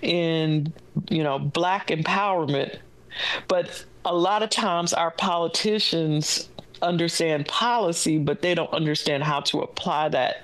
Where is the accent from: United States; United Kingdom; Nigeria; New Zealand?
United States; Nashville, Tennessee; And so we did have that rich, like, Harlem Renaissance environment mm-hmm. growing up in Nashville.